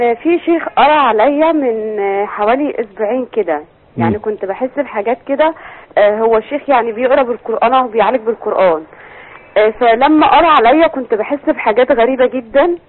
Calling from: Beni Suef, Beni Suef Governorate, Egypt; من بني سويف

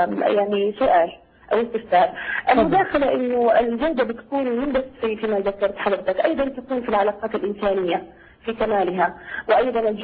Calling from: Jeddah, Makkah Province, Saudi Arabia

